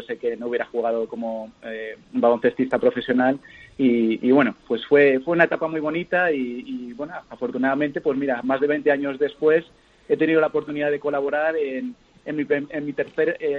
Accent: Madrid, Community of Madrid, Spain; moved away; Bueno, yo soy realmente de Madrid. La familia de parte de mi padre es gallega y de parte de mi madre de Valencia. O sea, yo nací justamente en Madrid.

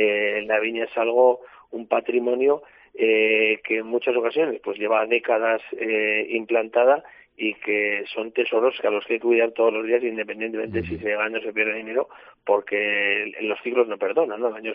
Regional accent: Eslava, Navarre, Spain; No hay que olvidar que, por ejemplo, en mi pueblo, en Eslava, ya habitaban los romanos y ya cultivaban la vid.

